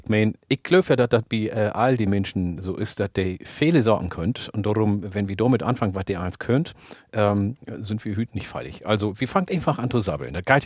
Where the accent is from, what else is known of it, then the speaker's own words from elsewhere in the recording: Ethiopia; first language Oromo; German is a second language; Oromifa ist meine Muttersprache, Amharisch ist die Amtssprache in Äthiopien